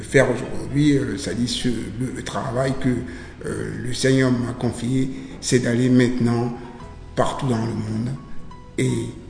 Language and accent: French; Benin; moi, je viens du Bénin. Je viens du Bénin, je suis d'origine béninoise.